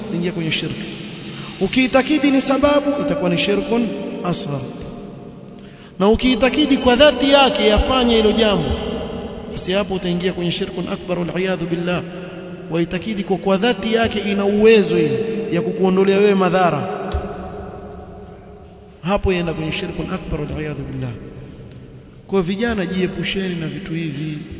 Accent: Kenya; kule kwetu Kenya kumeingia hizo shanga zile.

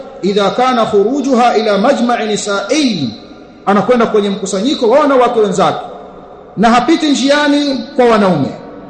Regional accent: Dar es Salaam, Tanzania; Haya yanatokea kule kwetu Dar es Salaam.

